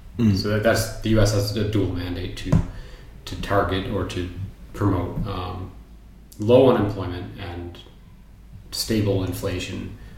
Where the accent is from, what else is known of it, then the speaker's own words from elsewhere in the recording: United States; none of this is coming from a point of pride as an American